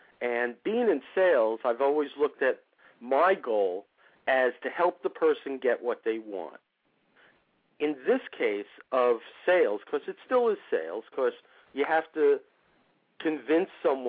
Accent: Brooklyn, New York, United States; now in Maine, United States; I'm originally from Brooklyn, New York.

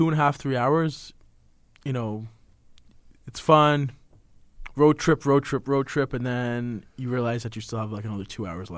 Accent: Brampton, Ontario, Canada; I mean, you know, I come from Brampton, all right?

